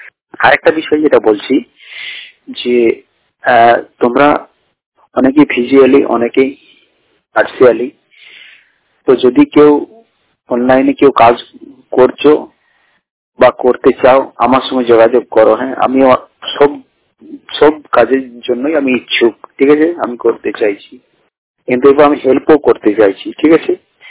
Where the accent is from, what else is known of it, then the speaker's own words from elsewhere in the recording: Bankura, West Bengal, India; আমার বাড়ি তো বাঁকুড়া